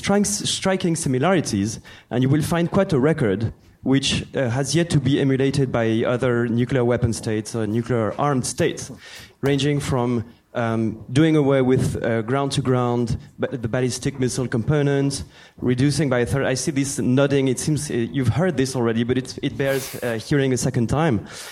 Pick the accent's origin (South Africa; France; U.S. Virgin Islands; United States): France; accent: French; English is a second language; I speak with my French accent.